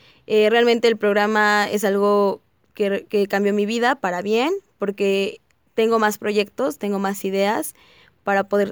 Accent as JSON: {"language": "Spanish", "town": "Santiago Matatlán", "region": "Oaxaca", "country": "Mexico", "tie": "born or raised there", "said": "estudio en quinto semestre en la Facultad de Contaduría y Administración de la UNAM. Soy originaria de Santiago Matatlán, del estado de Oaxaca."}